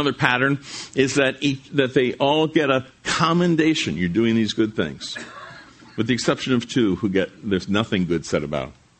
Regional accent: New Jersey, United States; I'm from Jersey. I never thought of Pennsylvania as promised land, but maybe you do.

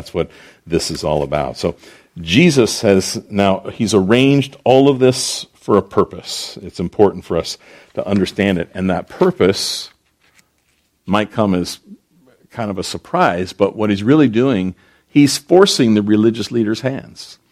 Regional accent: New Jersey, United States; This is I'm from Jersey. No one will let you do that in New Jersey.

